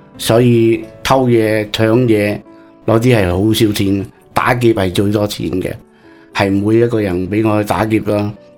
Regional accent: Vietnam; now in Canada; 只要你我哋越南人团结起上嚟，喺监狱都可以找到一个叫做地位喺度

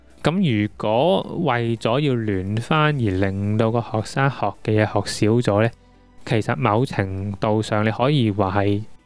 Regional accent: Hong Kong; 尤其是我哋香港人遗体最后送去火化嘅添

